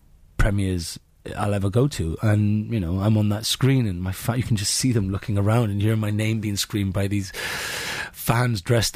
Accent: Wales, United Kingdom; But if it did, this is me being very Welsh.

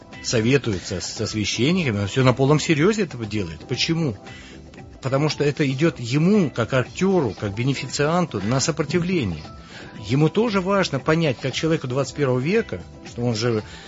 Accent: Uzhhorod, Zakarpattia Oblast, Ukraine; А мне, человеку, выросшему на Западной Украине, я родом из Ужгорода, который прожил в ситуации четырех границ

